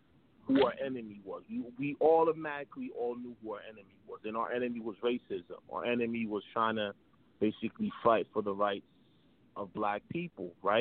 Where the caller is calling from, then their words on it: Brooklyn, New York, United States; Not much, my brother. I'm calling from Brooklyn.